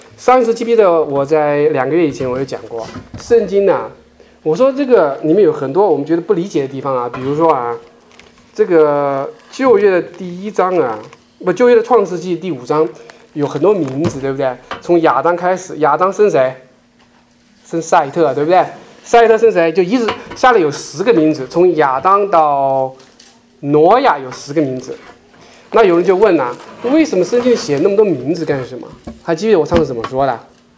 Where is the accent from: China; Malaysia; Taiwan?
China